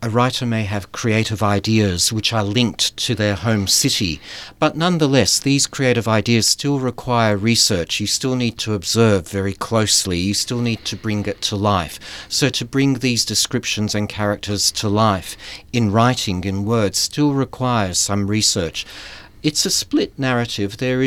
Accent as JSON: {"language": "English", "country": "Australia", "tie": "born or raised there", "said": "We came here in the late 60s. Growing up in Australia, it was an interesting time because it was a boom period."}